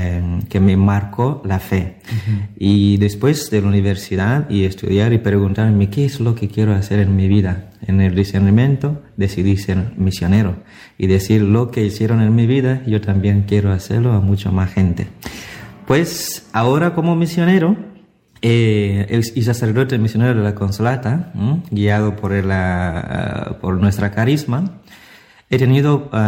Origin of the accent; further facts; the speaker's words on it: Italy; Spanish is a second language; menos mal crecí en Italia y conocía cómo llamar atención a los jóvenes